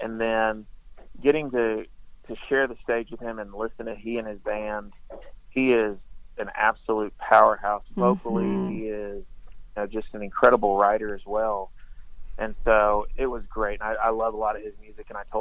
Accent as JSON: {"language": "English", "country": "Dominican Republic", "tie": "born or raised there", "said": "So growing up, you know, we grew up in the Dominican Republic. We were very poor, so we didn't have a ton."}